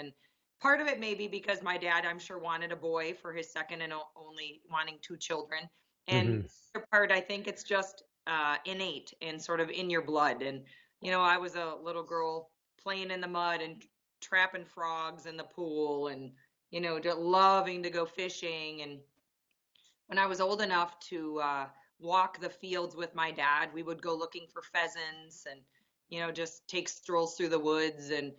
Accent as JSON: {"language": "English", "town": "Fort Atkinson", "region": "Wisconsin", "country": "United States", "tie": "born or raised there", "said": "I went to college at UW-Whitewater, just right by my hometown of Fort Atkinson."}